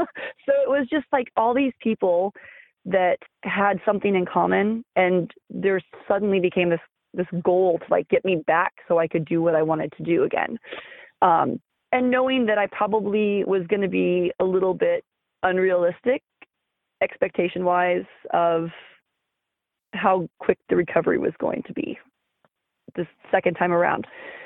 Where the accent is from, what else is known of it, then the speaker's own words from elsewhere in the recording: Northwest, United States; And while I'm from the Northwest and I have friends in that area